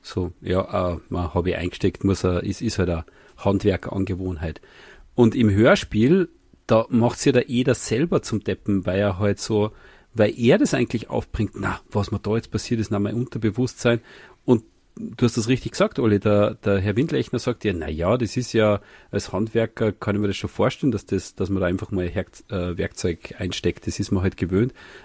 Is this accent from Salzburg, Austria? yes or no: yes; Salzburg, Austria; so ist man halt gegangen als Salzburger Kind. Ich meine, es ist ja alles irgendwie bajuwarischer Sprachraum, gell?